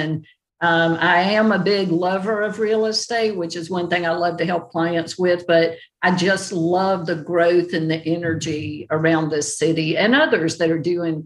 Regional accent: South Carolina, United States; You're actually right. It's South Carolina. I live in South Carolina and have my whole life.

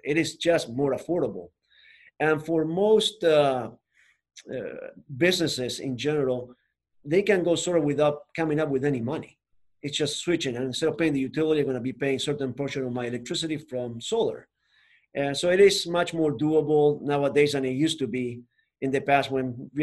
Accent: Argentina; So I'm from Argentina, the bottom of the continent.

